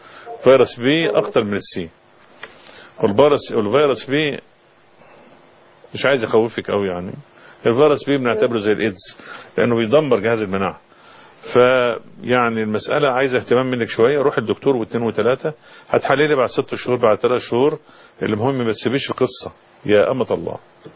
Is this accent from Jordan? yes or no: no; Egypt; احنا طبعا عندنا في مصر والمنطقة العربية احنا ايه شعوب يعني بتتقن حتة الاكل دي